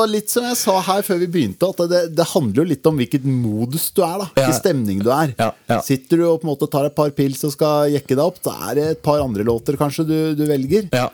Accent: Drammen, Buskerud, Norway; Og så er jeg jo en ekte drammenser da.

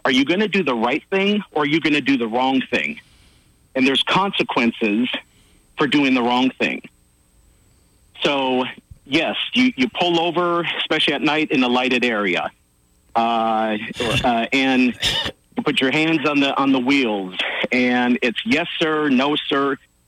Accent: Duluth, Minnesota, United States; And it just so happens I'm from Minnesota. I'm from Duluth.

